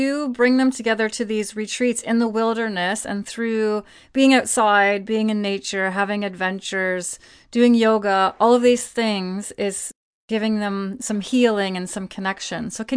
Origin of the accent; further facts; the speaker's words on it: Canada; as a Canadian, right, that day is forever etched in so many of our minds.